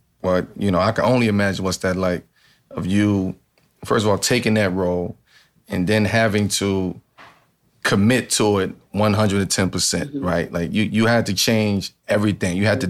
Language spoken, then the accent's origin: English; Baltimore, Maryland, United States; I grew up in Baltimore, so we had